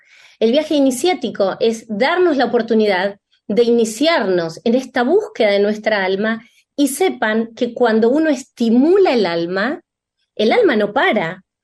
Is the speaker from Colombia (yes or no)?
no; Argentina; estar en Buenos Aires, nuevamente en mi país